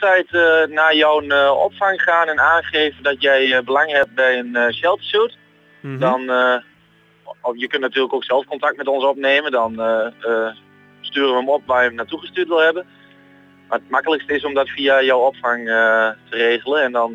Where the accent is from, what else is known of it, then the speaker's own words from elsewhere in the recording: Netherlands; we zijn Nederlanders